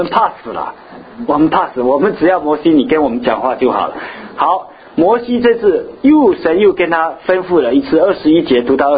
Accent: China; 我们以前从大陆来的，以前在大陆经常都有什么中央文件，对不对？

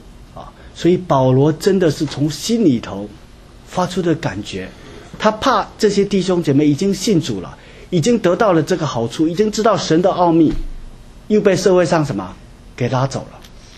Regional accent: China; 居然有4000个日本人在横滨什么抗议我们中国人。

